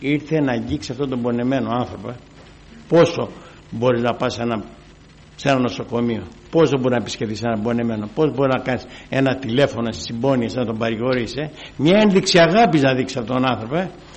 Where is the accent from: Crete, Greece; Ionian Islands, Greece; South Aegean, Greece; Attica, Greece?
Attica, Greece; Rizoupoli; εγώ είμαι από τη Ριζούπολη. Το 84 έχω πιστέψει … εργάζομαι εκεί στην Ήπειρο